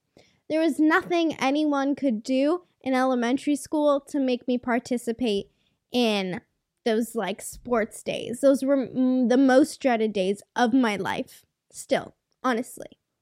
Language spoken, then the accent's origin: English; British Columbia, Canada; And yeah, I'm Canadian. Yeah, I'm from BC.